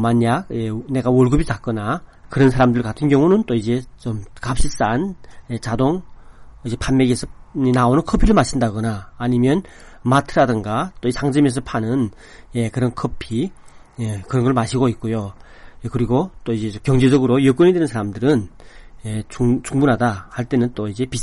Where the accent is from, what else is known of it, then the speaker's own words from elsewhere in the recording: North Korea; now in South Korea; 북한에서 온 지 얼마 안 되고